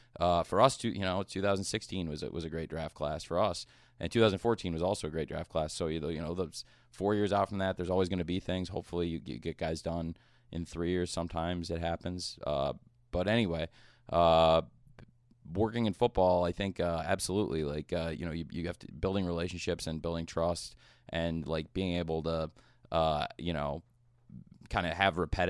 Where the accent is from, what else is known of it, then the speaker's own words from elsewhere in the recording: Champaign, Illinois, United States; I grew up in Champaign, Illinois